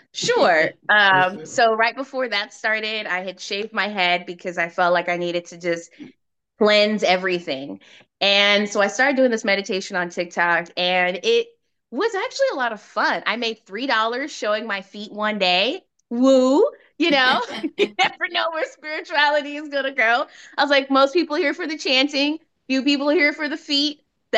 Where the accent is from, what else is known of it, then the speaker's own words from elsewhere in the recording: Florida, United States; Should I tell him I'm from Florida?